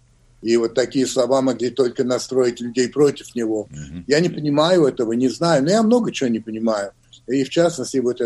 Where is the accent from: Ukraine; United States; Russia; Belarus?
United States; я вырос в Америке во время Рузвельта.